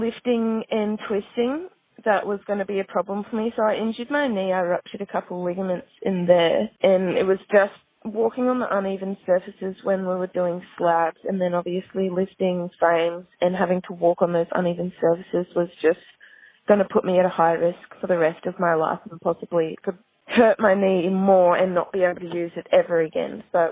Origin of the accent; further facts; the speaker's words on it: New Zealand; I am originally from New Zealand, lived here for 8 years now.